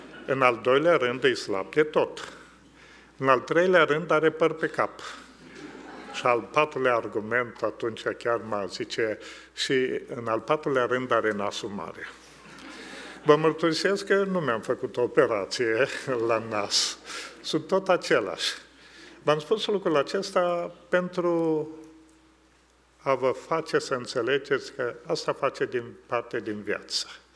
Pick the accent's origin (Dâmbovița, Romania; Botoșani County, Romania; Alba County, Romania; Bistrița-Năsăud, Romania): Botoșani County, Romania; Botoșani; Și eram din Botoșani și am spus: sigur.